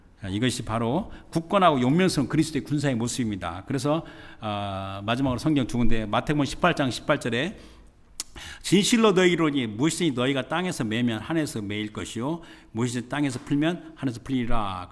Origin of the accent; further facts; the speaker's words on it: South Korea; born there; 저는 태생이 한국 사람이고